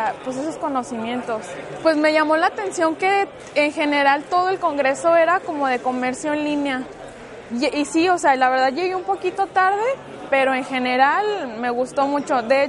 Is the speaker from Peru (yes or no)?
no; Mexico; Yo vengo desde México y decidí venir nada más al congreso